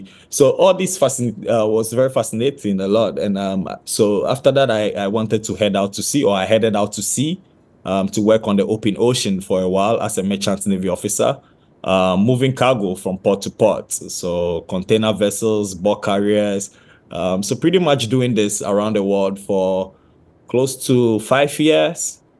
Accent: Ghana; the childhood that I had growing up in Ghana.

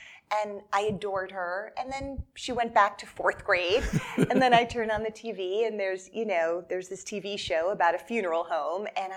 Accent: New Jersey, United States; I grew up in New Jersey

